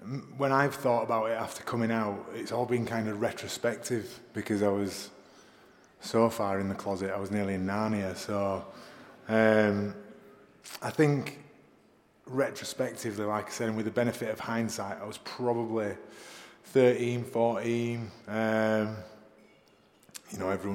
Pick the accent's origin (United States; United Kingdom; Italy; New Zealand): United Kingdom; England; now in London, United Kingdom; I grew up in the north of England. I know you probably can't tell from my accent.